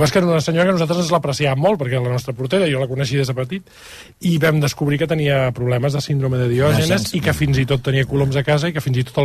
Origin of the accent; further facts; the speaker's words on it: Barcelona, Catalonia, Spain; A la finca on jo vaig créixer petit, a la Rambla de Catalunya